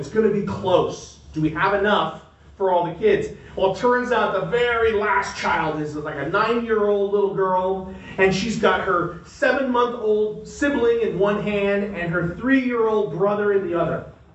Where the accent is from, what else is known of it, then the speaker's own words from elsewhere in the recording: Los Angeles, California, United States; I grew up in Los Angeles.